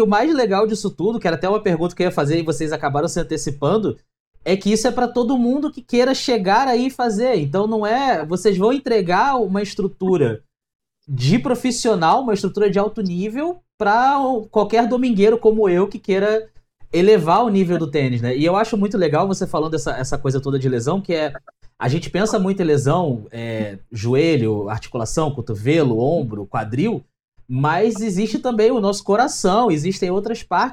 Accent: Rio de Janeiro, Brazil; Não, eu sou carioca, sou daqui do Rio de Janeiro.

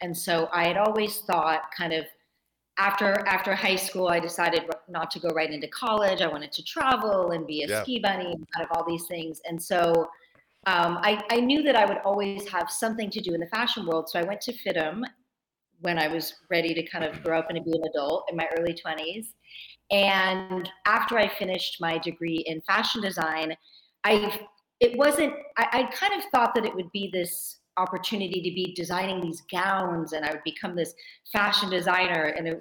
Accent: Cedarburg, Wisconsin, United States; now in Los Angeles, United States; I grew up in Cedarburg, Wisconsin. I moved to LA to go to fashion school.

